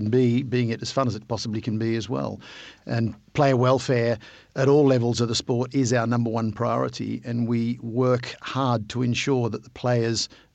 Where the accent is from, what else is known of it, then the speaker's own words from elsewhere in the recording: Australia; as an Australian